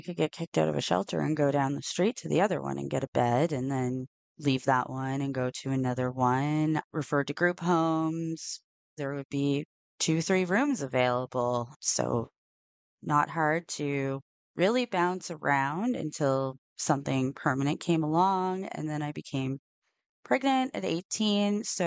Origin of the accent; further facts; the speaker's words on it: Chester, Nova Scotia, Canada; So I remember being very overwhelmed because I'm from Chester, Nova Scotia. And so even to me, Halifax was this big, huge city.